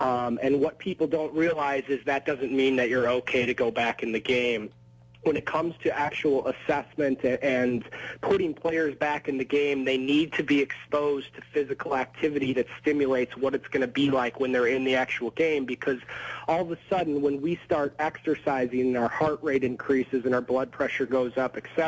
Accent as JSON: {"language": "English", "region": "Minnesota", "country": "United States", "tie": "born or raised there", "said": "I grew up in Minnesota, so I'm a diehard Gophers fan"}